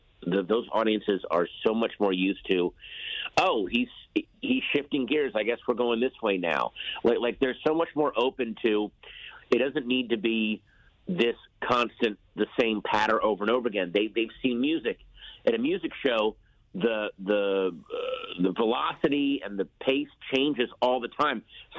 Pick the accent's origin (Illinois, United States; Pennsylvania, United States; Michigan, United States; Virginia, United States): Virginia, United States; I grew up in Virginia, but I grew up in Northern Virginia. And like you hear me, I don't really have an accent.